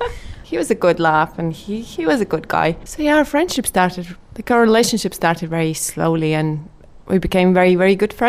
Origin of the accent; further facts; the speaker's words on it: Latvia; originally I come from Latvia.